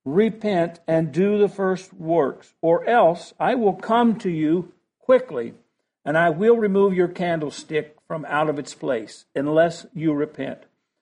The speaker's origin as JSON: {"language": "English", "region": "West Virginia", "country": "United States", "tie": "born or raised there", "said": "Growing up in West Virginia in the 60s, there I learned early that there's various ways that people communicate."}